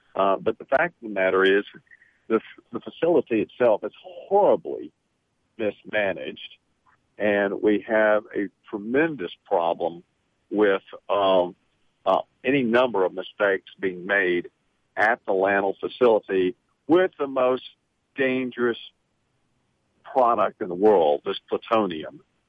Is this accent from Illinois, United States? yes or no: no; Fort Worth, Texas, United States; I spend most of my time where I was raised and live in Fort Worth, Texas